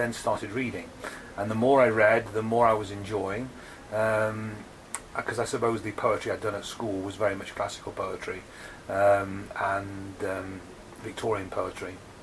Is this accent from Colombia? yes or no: no; East Midlands, United Kingdom; family are from Wales, and there is a very different poetic tradition in Wales that I wasn't particularly familiar with growing up in the East Midlands.